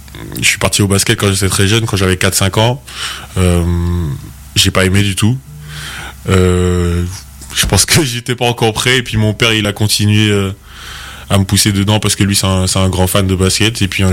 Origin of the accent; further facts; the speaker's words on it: Le Lamentin, Martinique; born there; Moi, je suis né en Martinique, Olamantin.